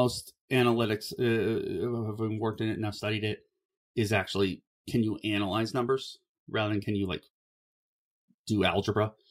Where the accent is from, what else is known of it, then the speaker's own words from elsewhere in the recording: Ohio, United States; I grew up in Ohio, which is not that far from coal country.